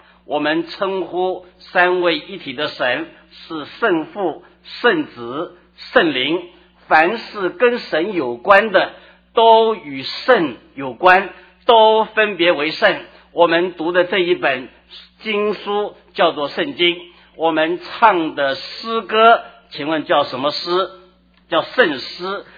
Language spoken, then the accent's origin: Chinese; China; 按照我们中国人的用法，最普通的就是正人君子